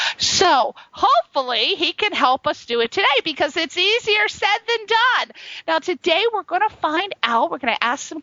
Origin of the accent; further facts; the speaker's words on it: Connecticut, United States; because I'm from Connecticut, I know it's so beautiful over there